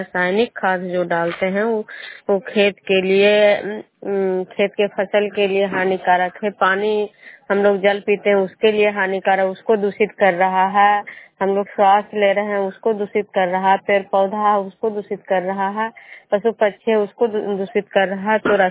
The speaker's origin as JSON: {"language": "Hindi", "town": "Nalanda", "region": "Bihar", "country": "India", "said": "मैं विष्णुपुर ग्राम खजुरा पंचायत नालंदा जिला नगर नवसा प्रखंड के निवासी हूँ।"}